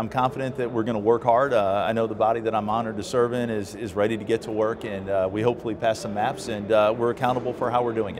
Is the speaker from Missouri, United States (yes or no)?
yes; Missouri, United States; You know, I grew up in St. Louis County. I've been in St. Louis County my entire life, basically.